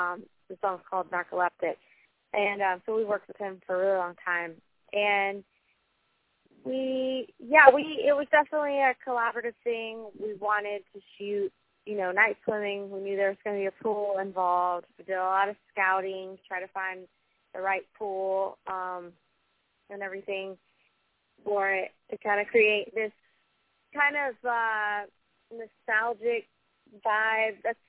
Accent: South Carolina, United States; Yeah, actually all three of us are born and raised in South Carolina

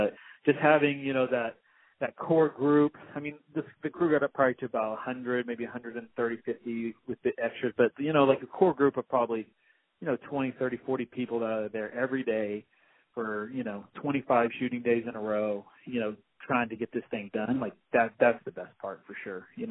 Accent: Oklahoma, United States; we shot in Oklahoma, which is where my home state, where I'm from.

